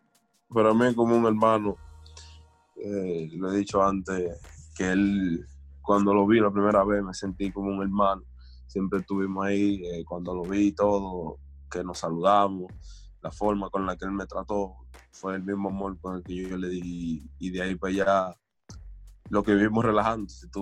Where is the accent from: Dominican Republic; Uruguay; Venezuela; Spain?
Dominican Republic; porque somos dominicanos, sabemos dónde venimos